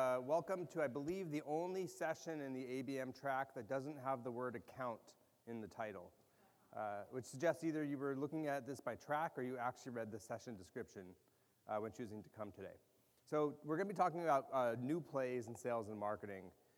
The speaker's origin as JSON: {"language": "English", "town": "Asmara", "country": "Eritrea", "tie": "born there", "said": "Asmara, the city I was born, split off during the Civil War after I was born."}